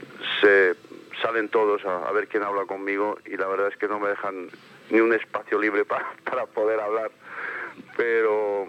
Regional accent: Spain; Yo como español y aparte de todo, pues soy humano.

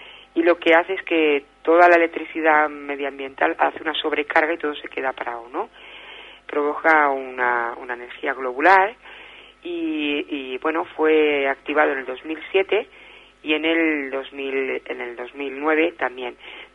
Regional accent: Region of Murcia, Spain; Este de la murciana soy yo.

